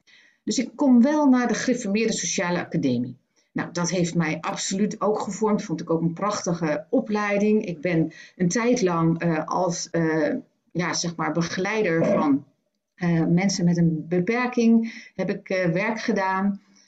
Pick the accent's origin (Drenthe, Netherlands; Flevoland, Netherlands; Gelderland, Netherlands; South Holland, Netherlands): South Holland, Netherlands; Schiedam; born there; also born or lived in Twente; En ik ben geboren in Schiedam in een christelijk gereformeerd nest.